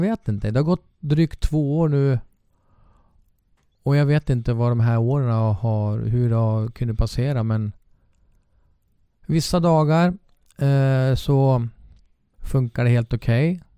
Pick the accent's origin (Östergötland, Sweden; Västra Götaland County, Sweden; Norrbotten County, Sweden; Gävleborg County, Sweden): Gävleborg County, Sweden; Gävle; för jag är från Gävle.